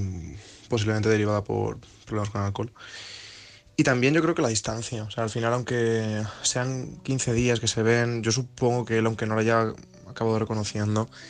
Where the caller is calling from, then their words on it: Madrid, Community of Madrid, Spain; Hola, buenas noches … de Madrid.